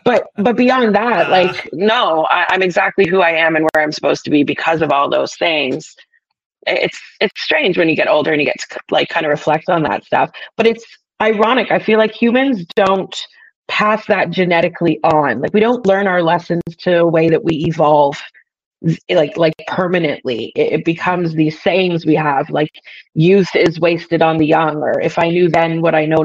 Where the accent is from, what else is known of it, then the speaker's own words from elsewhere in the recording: Thornhill, Ontario, Canada; I grew up in Thornhill when Thornhill was farmland, so it was very, very different.